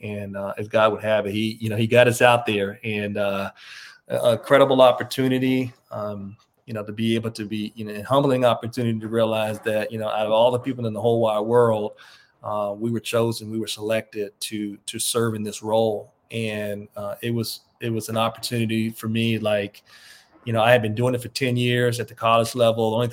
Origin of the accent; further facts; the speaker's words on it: East Coast, United States; You know, I grew up on the East Coast